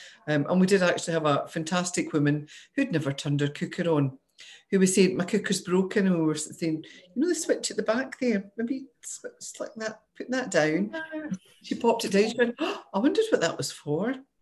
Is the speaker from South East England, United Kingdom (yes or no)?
no; Scotland, United Kingdom; I think culturally, I think I'm Scottish. We're brought up in the kitchen.